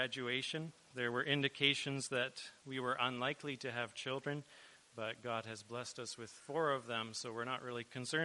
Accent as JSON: {"language": "English", "region": "Alberta", "country": "Canada", "tie": "born or raised there", "said": "I grew up mostly in Alberta in a devoted Christian family, and I gave my life to the Lord at a young age."}